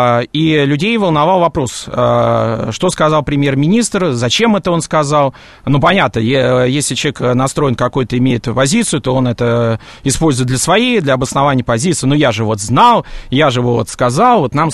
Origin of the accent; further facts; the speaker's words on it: Saint Petersburg, Russia; я сам родился в Санкт-Петербурге, родился, учился, там, закончил тот же Ленинградский госуниверситет, поэтому, конечно, вы можете, тут меня спрашивали, откуда я. Ну да, я тоже из Петербурга